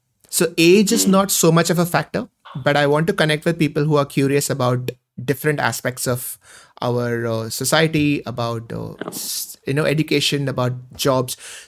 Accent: Mumbai, Maharashtra, India

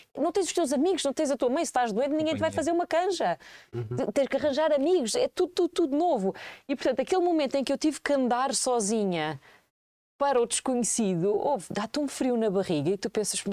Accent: Portugal; moved away as an adult; o momento em que eu saí de Portugal pela primeira vez para ir viver para fora, esse marcou-me muito.

